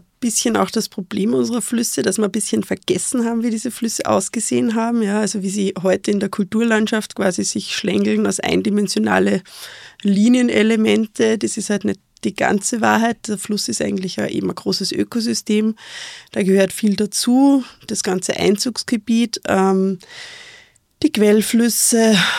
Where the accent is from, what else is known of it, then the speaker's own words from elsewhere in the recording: Upper Austria, Austria; ich bin aus Oberösterreich.